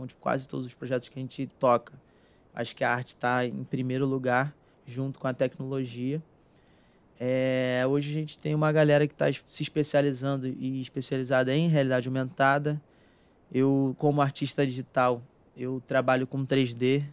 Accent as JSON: {"language": "Portuguese", "region": "Rio de Janeiro", "country": "Brazil", "tie": "born or raised there", "said": "eu sou nascido e criado no Morro Santo Amaro."}